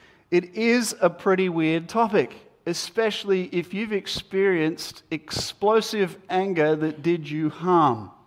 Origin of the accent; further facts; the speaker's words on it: Terrey Hills, New South Wales, Australia; when I grew up in Terry Hills on a farm with chooks and stuff